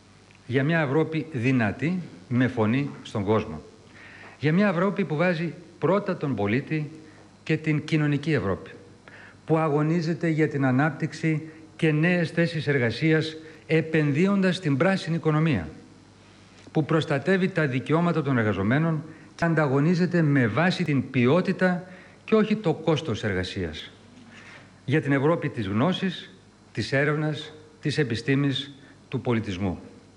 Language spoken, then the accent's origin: Greek; Greece; Και σαν Έλληνες και ως Ευρωπαίοι σοσιαλιστές.